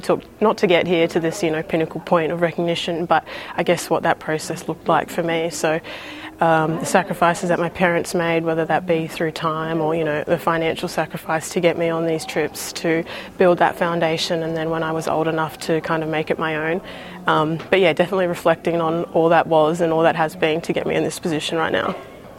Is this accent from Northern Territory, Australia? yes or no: yes; Darwin, Northern Territory, Australia; I'm from Darwin.